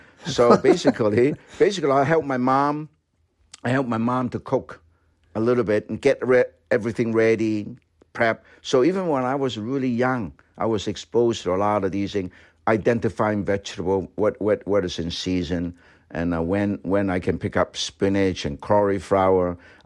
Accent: Guangzhou, Guangdong, China; I was born and raised in Guangzhou, China. When I was growing up, Guangzhou is only about 1.6 million people.

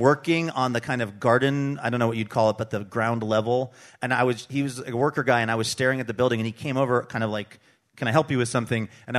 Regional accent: Seattle, Washington, United States; the growing up in Seattle and like seeing New York depicted on television, all I wanted was to live in some sort of apartment

